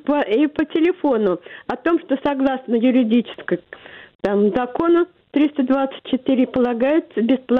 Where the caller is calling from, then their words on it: Moscow, Russia; Я из Москвы вас беспокою.